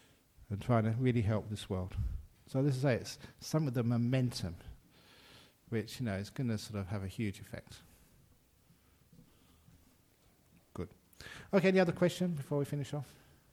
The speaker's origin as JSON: {"language": "English", "country": "Australia", "said": "now, where are you from? I said, I'm from Australia."}